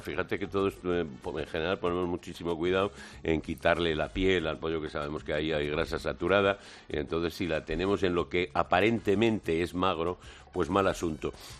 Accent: Barcelona, Catalonia, Spain; Yo soy muy de la Barceloneta.

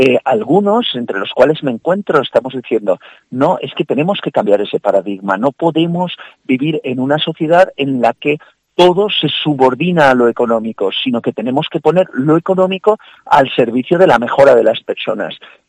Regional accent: Valencia, Valencian Community, Spain; yo soy de Valencia

